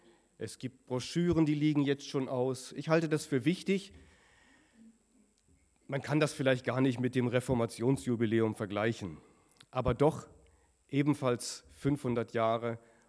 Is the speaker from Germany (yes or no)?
yes; North Rhine-Westphalia, Germany; born there; Ganz unbedarft habe ich als gebürtiger Westfale, als ich über den neuen König gepredigt habe